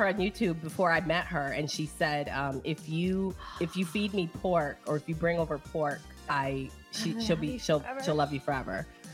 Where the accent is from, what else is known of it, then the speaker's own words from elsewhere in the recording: Michigan, United States; It is, but what did they say up north? Because I'm from Michigan.